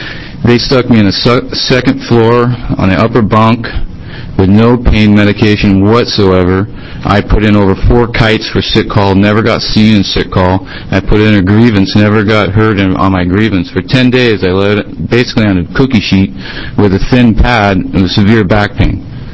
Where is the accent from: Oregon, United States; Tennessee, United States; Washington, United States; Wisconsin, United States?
Oregon, United States; Salem; now in Sumter, United States; I live in Sumter, Oregon. I was born and raised here in Salem, Kaiser